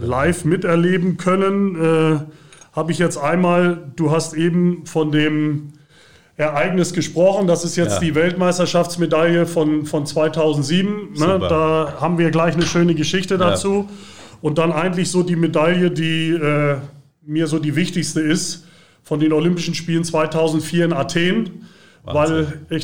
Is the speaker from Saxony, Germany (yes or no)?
no; Hamburg, Germany; War damals in Hamburg, in Bergedorf, da wo ich aufgewachsen bin.